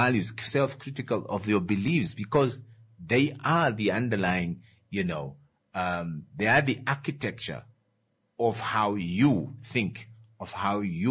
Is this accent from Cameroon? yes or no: no; Jamaica; I'm a Jamaican. Where is that? Looking for a Jamaican. I am a Jamaican.